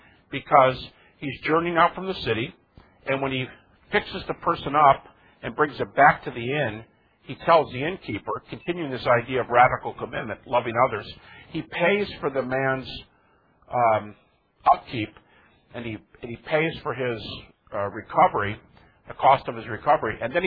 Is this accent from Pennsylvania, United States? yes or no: no; Detroit, Michigan, United States; In fact, I'm from Detroit, and for a while there was a type of crime like this, where you're going down the expressway in a rough part of town